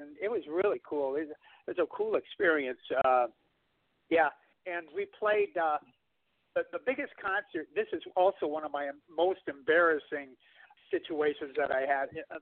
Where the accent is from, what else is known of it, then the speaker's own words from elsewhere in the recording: South Bend, Indiana, United States; I'm originally out of South Bend, Indiana area.